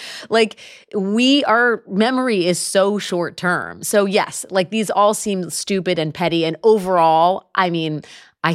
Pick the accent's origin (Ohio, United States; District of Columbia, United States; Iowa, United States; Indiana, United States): District of Columbia, United States; Washington; I grew up in Washington, D.C. It'll always be National Airport for me.